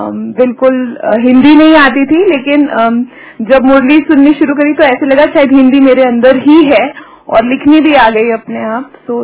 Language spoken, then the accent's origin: Hindi; Jalandhar, Punjab, India; और मैं जलंधर पंजाब से हूँ.